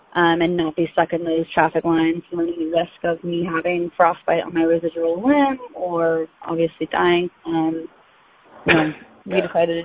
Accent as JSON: {"language": "English", "region": "Florida", "country": "United States", "said": "So I'm originally from Florida. Obviously, know nothing about altitude, winter or snow."}